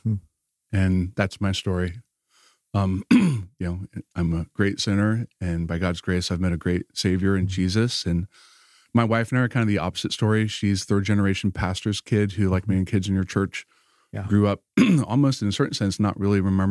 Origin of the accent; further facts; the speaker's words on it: North Carolina, United States; My dad was a career Marine, so we grew up mostly around North Carolina military bases.